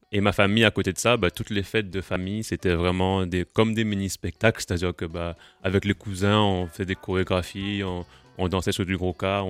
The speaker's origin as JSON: {"language": "French", "country": "Guadeloupe", "tie": "born or raised there", "moved": "as an adult", "lives_now": "France", "said": "Non, pas du tout. Je suis né là-bas, en Guadeloupe."}